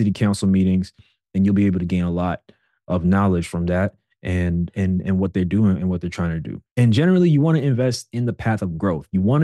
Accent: Brooklyn, New York, United States; I'm from Brooklyn originally, and it felt like overnight there were bike lanes all over the city.

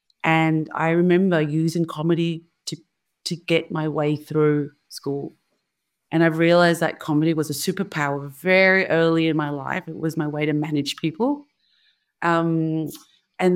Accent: Springvale, Victoria, Australia; So it's essentially based in the town that I'm from, Springvale.

